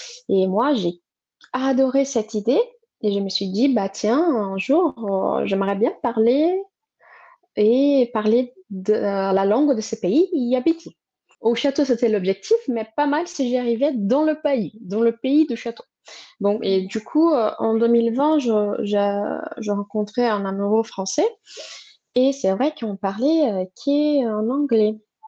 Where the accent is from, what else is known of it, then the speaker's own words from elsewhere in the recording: São Paulo, Brazil; French is a second language; now in France; Je suis brésilienne, je suis de São Paulo. Au Brésil, j'étais au Brésil, maintenant ça fait un an et 8-9 mois, entre 8 et 9 mois que je suis en France.